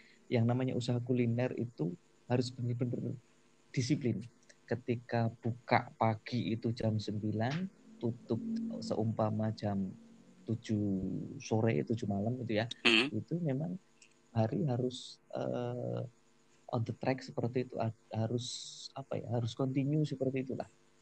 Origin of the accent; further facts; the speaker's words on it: Java, Indonesia; karena kebetulan saya orang Jawa